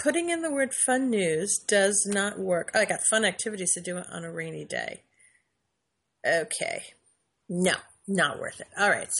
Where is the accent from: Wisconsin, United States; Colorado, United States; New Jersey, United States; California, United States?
New Jersey, United States; I grew up in Jersey, as I've mentioned, and the beach and the boardwalk were a big part of my summers.